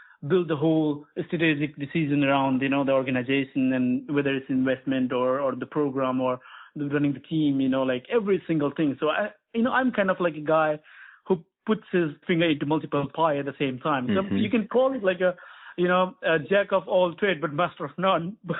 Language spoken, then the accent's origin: English; India; I'm originally from India